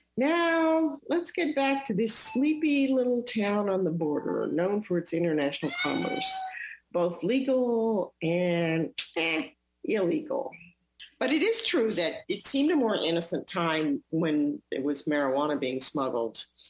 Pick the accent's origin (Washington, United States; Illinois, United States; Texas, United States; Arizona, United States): Texas, United States; Rio Grande City; that was a kind of an advantageous thing about being a girl growing up in Rio Grande City with a father who had very strict rules for me